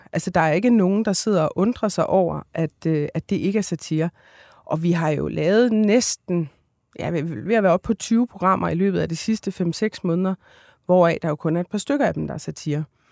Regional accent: Esbjerg, Region of Southern Denmark, Denmark; Altså, nu er jeg jo selv fra Esbjerg, så på den måde så ved jeg, at provins-Danmark de griner med.

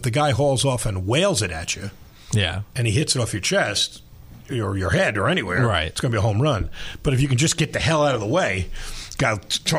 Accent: Seaford, New York, United States; I grew up in Seaford, and Seaford was had just been developed as a town. The school was built on an old potato and duck farm.

